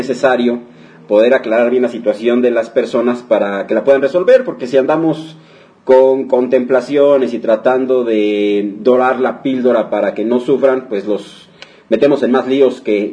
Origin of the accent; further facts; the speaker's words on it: Mexico; pero pues ¿qué nos queda a nosotros como ciudadanos mexicanos?